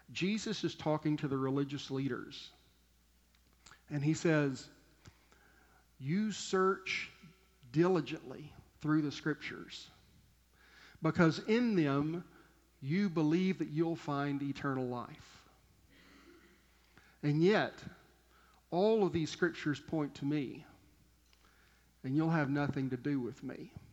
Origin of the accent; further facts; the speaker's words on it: Fort Davis, Texas, United States; We're outside of my hometown of Fort Davis.